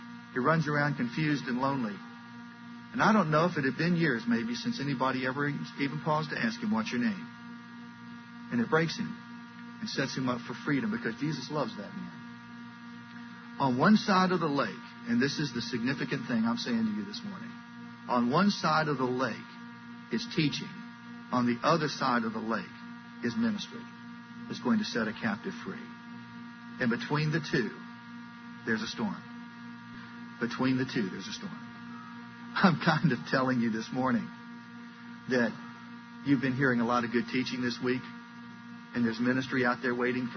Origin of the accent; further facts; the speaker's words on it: Virginia, United States; I grew up in Northern Virginia, and I'll tell you the thing that was interesting to me about living in Northern Virginia. I grew up there. I moved there when I was in fourth grade, and I stayed there through college.